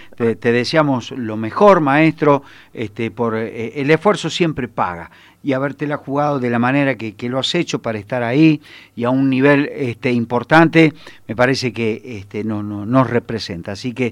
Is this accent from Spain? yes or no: no; Argentina; Bueno, soy el único argentino que está en el Rally Mundial, ¿no?